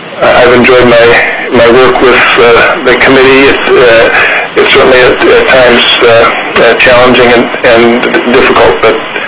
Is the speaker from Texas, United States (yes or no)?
no; Fairbanks, Alaska, United States; from Fairbanks.